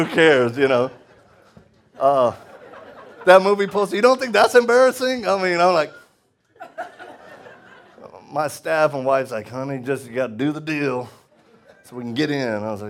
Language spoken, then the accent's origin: English; Louisiana, United States; I'm from Louisiana, just in case y'all not know that.